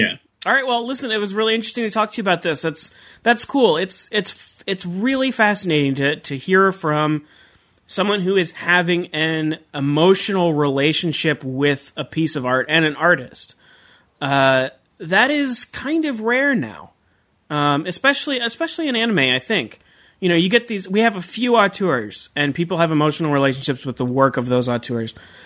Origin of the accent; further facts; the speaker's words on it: Arizona, United States; moved away as an adult; See, I grew up in Arizona, just west of Tucson, and I lived there for 23 years.